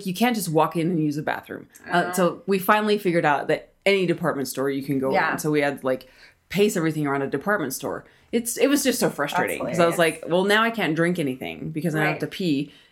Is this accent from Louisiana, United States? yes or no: no; North Carolina, United States; And so she partnered me up with another girl from North Carolina who was also a drop-in.